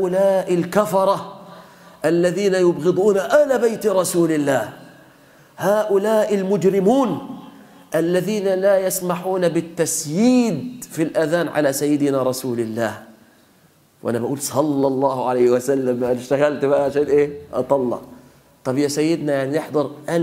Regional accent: Mansoura, Dakahlia, Egypt; قلت له احنا فلاحين يا شيخنا وبتاع، عايزين نعرف الحق. قال لي أيوة. قلت له والله عندنا في المنصورة مشايخ يعني بيطلعوا كده وبتاع

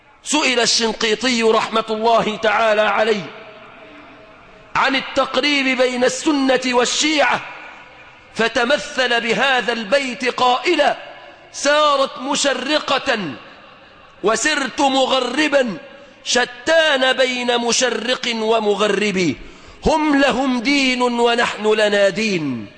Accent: Egypt; بلادنا مصر

